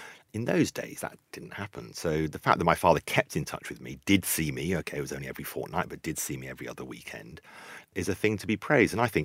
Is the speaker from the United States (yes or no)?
no; United Kingdom; I am British. I've realised actually I am part British, but I am part other, and I am part Sudanese